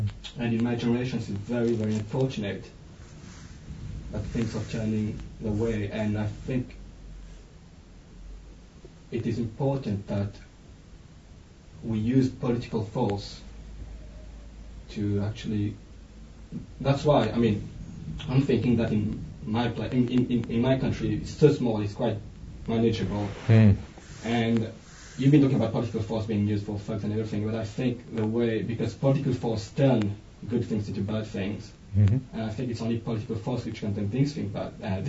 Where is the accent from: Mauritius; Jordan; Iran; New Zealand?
Mauritius; I think I just told you that I come from Mauritius.